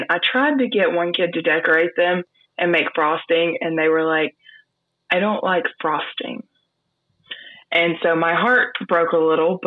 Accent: Alabama, United States; So growing up, I lived in northeastern Alabama.

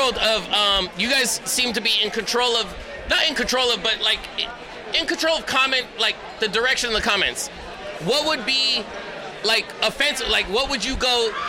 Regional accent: New York, United States; I'm from New York.

